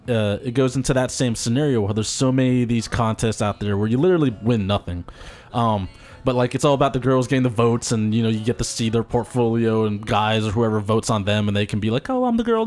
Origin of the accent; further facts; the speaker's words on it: New Jersey, United States; I'm a girl from Jersey. What's up, Jersey? I've been dancing for 16 years.